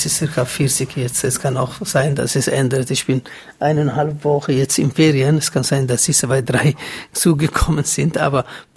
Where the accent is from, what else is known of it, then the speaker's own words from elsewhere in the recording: Somalia; German is a second language; ich komme aus Südsomalien oder Somalien, ein Ort, wo Jahrzehnte Bürgerkrieg geherrscht hat.